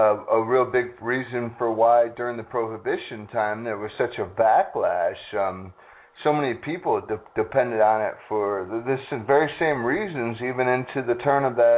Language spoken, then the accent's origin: English; Ohio, United States; when I was growing up in Ohio, my mom, having just lost my father, was extremely poor, and she had 2 children.